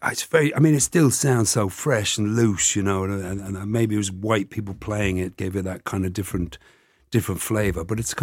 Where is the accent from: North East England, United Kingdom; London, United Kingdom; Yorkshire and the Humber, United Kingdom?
London, United Kingdom; because I grew up in South London.